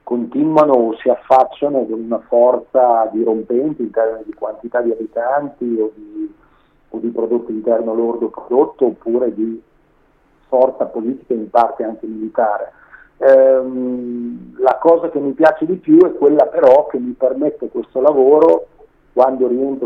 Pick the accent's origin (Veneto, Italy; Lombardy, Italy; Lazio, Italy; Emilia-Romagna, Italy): Emilia-Romagna, Italy; io mi sento certamente italiano, ma visceralmente emiliano romagnolo.